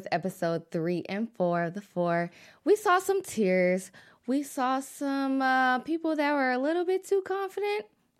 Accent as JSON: {"language": "English", "town": "Chicago", "region": "Illinois", "country": "United States", "tie": "born or raised there", "said": "So I want to start with Miss Whitney Rain from Chicago, my hometown."}